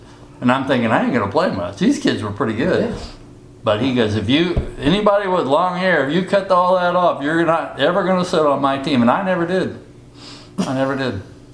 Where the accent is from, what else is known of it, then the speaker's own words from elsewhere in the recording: Raytown, Missouri, United States; Well, growing up in Raytown, we was just, you know, there wasn't like a expensive house. It was just a little house, little three-bedroom house.